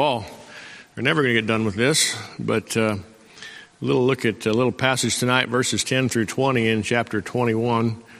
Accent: Carlsbad, New Mexico, United States; born there; I'm familiar with a little town in New Mexico. I was born in Carlsbad, and there's a lot of German heritage there

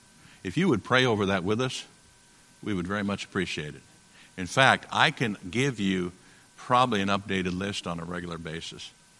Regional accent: Tacoma, Washington, United States; born there; I was born in Tacoma, Washington years ago.

